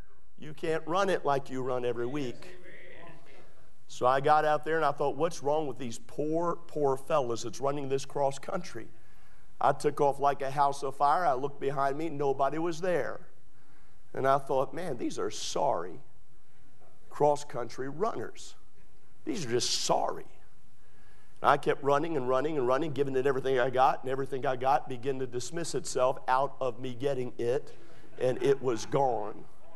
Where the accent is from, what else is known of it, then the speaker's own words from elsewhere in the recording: United States; I'm saying that I thank God that I'm an American.